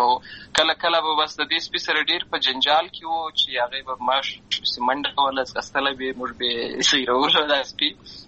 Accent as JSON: {"language": "Pashto", "town": "Lashkar Gah", "region": "Helmand", "country": "Afghanistan", "tie": "born or raised there", "said": "زه په اصل کې د اروزګان ولایت یم، اما زه په هلمند ولایت لشکرګاه کې پیدا شوی یم، همالته لوی شوی یم، همالته مې ښوونځی لوستی ده"}